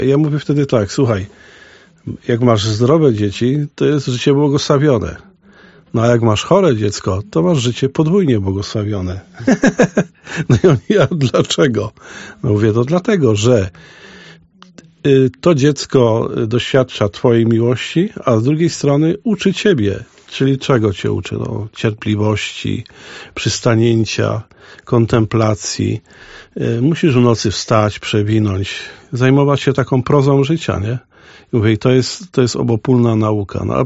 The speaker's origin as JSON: {"language": "Polish", "town": "Niewodnica", "region": "Podlaskie Voivodeship", "country": "Poland", "tie": "born there", "said": "Urodziłem się w Niewodnika, gdzie Kościół jest pod wezwaniem narodzenia Najświętszej Marii Panny."}